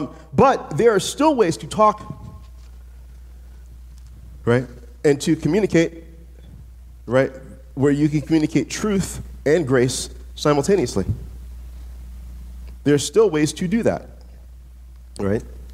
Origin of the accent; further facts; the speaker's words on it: the South, United States; So I'll tell you, as a black man growing up in the South, I'm well acquainted with real white supremacy.